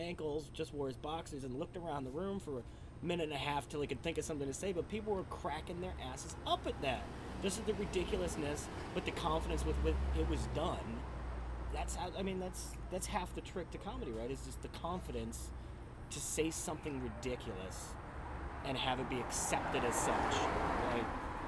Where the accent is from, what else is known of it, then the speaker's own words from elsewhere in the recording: Michigan, United States; because I'm not from here originally, I'm from Michigan, and that's where most of my family lives.